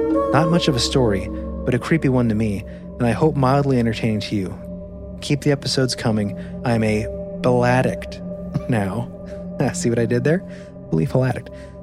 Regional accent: Dallas, Texas, United States; I grew up in Dallas, Texas, in the 60s.

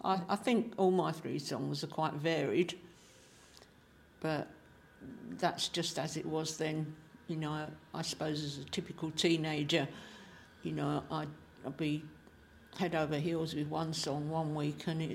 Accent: London, United Kingdom; born there; accent: Cockney; I'm a true Cockney.

